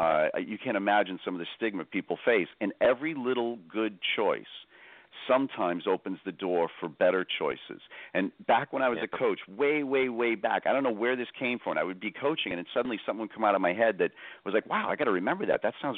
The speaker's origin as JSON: {"language": "English", "country": "Ireland", "said": "Oh, my God, I'm Irish."}